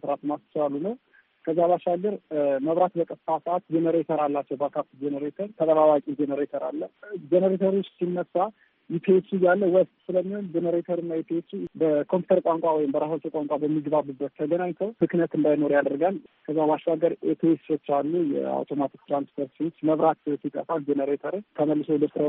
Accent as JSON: {"language": "Amharic", "town": "Kimir Dingay", "region": "Amhara", "country": "Ethiopia", "tie": "born or raised there", "said": "ሰው ልጅ ያደኩበት ሀገር ክምር ድንጋይ ይባላል። የመብራት አቅርቦት አልነበረንም እና በግል ጄኔሬተር እንጠቀም ነበረ።"}